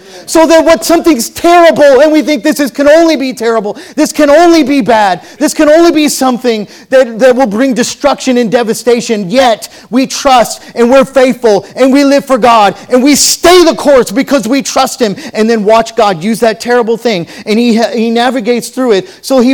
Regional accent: Oklahoma City, Oklahoma, United States; I was raised in Oklahoma City. I was a bus kid.

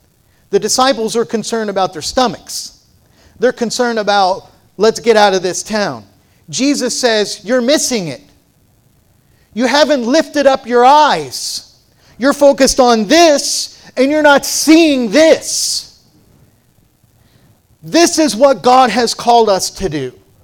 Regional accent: Nebraska, United States; So I said to him, I said, I'm from Nebraska.

